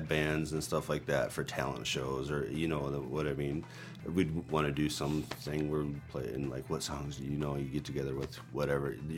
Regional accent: Monticello, Minnesota, United States; I'm from Monticello, Minnesota.

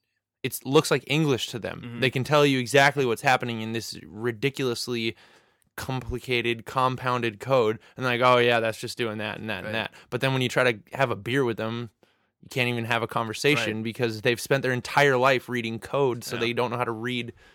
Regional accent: Salt Lake City, Utah, United States; I grew up in Salt Lake City, Utah

